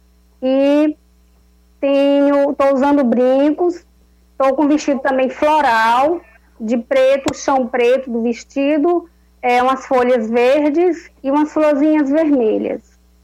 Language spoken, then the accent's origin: Portuguese; Maranhão, Brazil; Na verdade, eu sou do interior do Maranhão